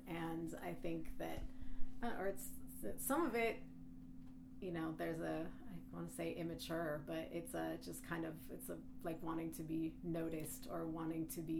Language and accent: English; Fallbrook, California, United States; Yes, I grew up in Southern California.